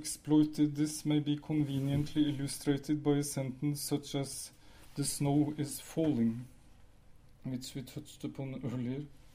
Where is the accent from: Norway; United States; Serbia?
Norway; first language Norwegian; English is a second language; In my mother tongue, Norwegian, intransitive verbs can take passive voice provided an agent is implied.